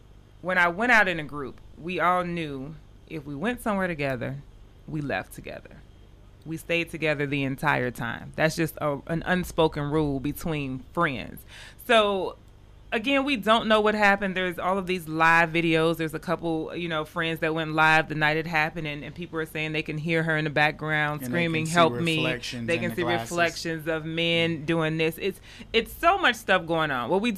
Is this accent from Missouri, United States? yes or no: yes; St. Louis, Missouri, United States; What my hometown is known as, St. Louis.